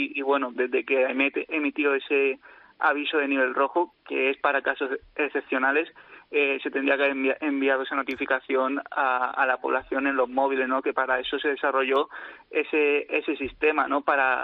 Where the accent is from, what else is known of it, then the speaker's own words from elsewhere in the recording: Alicante, Valencian Community, Spain; Yo soy de Alicante y, bueno, por desgracia ya he vivido varias situaciones de este tipo, incluyendo la de 2019